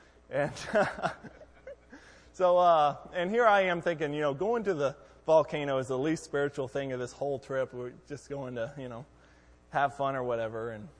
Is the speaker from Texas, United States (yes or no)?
yes; Texas, United States; moved away; so I'm originally from Texas, so I definitely am more of a Texan than a Yankee